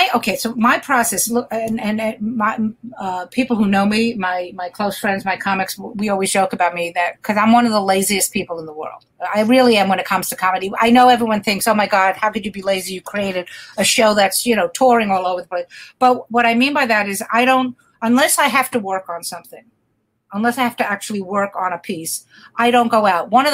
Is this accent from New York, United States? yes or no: yes; Brooklyn, New York, United States; I mean, I'm from Brooklyn, but for me to schlep to fucking Brooklyn to do a show.